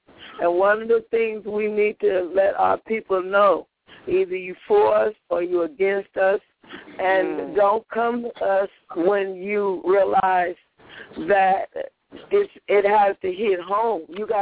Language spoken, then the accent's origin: English; California, United States; I'm from the Bay Area, too